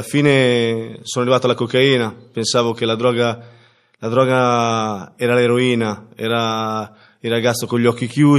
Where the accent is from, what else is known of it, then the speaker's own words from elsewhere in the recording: Cesena, Emilia-Romagna, Italy; vengo da Cesena, ho 42 anni